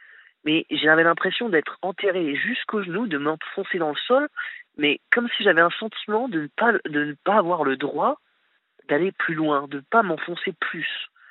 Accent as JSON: {"language": "French", "region": "Grand Est", "country": "France", "said": "puisque je viens de la Champagne-Ardenne. Il est enterré dans la craie de la Champagne."}